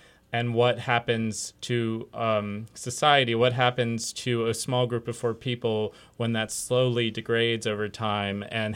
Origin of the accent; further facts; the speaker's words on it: North Carolina, United States; I did not grow up here. I grew up in North Carolina.